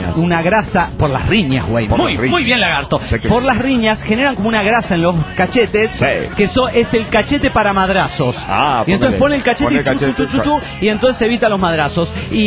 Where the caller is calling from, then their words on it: Buenos Aires, Argentina; de Buenos Aires, Argentina.